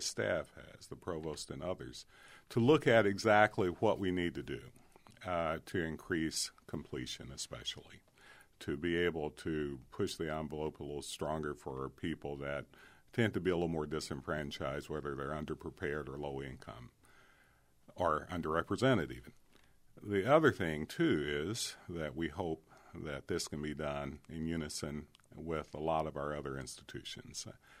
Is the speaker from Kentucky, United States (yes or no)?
yes; Clay County, Kentucky, United States; I'm from Clay County, Kentucky, and I'm the son of an illiterate coal miner.